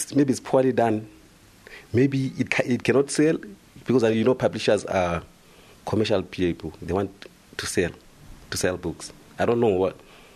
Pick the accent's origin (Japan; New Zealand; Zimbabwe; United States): Zimbabwe; I'm from Zimbabwe.